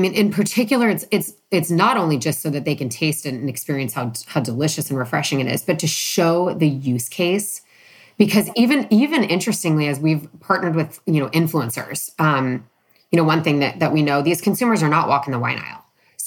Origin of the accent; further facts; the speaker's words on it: San Francisco, California, United States; When I was growing up in San Francisco running around